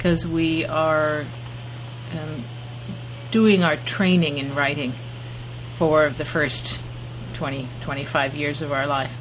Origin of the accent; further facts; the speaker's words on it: California, United States; I'm a Californian